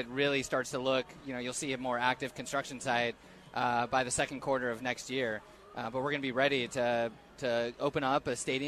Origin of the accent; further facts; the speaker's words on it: Sacramento, California, United States; I could have never imagined something like this growing up in Sacramento, you know, with no sports team when I was born.